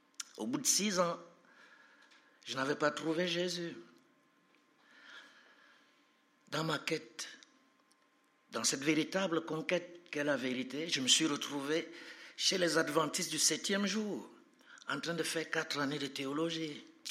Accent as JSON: {"language": "French", "country": "Cameroon", "also_born_or_lived": "Mali / Burkina Faso", "moved": "yes", "said": "c'est comme ça que je suis parti du Cameroun pour le Mali, faire une école de formation des disciples."}